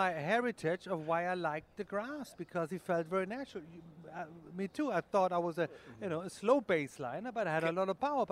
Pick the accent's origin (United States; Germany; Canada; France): Germany; I was born and raised on clay in Germany, and because of the winter, we played on carpet indoors.